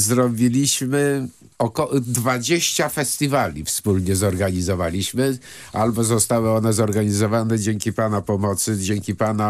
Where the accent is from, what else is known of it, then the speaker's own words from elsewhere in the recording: Greece; now in Poland; Ja jestem Grekiem. Jestem obywatelem polskim, ale jestem Grekiem.